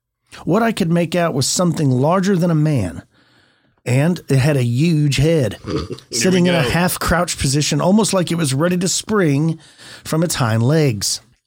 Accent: New Jersey, United States; I currently live in central Illinois, but I was born and raised in New Jersey, in the Pine Barrens.

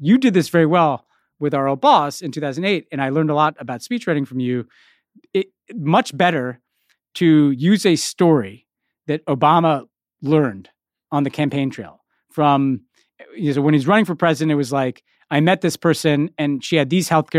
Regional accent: New York, United States; born there; One is I'm a New Yorker by birth. I'm there a lot.

